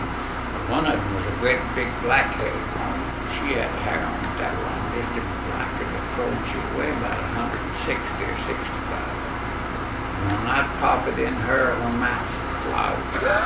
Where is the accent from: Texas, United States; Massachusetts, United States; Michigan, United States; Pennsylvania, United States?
Texas, United States; Kennedale; I was born in Kennedale, Texas, a mile and a half east of Kennedale.